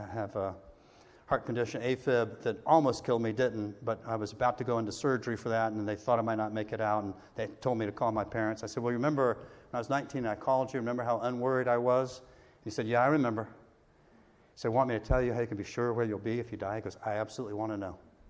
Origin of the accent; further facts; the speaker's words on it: Neptune Beach, Florida, United States; I grew up in Neptune, Atlantic Beach.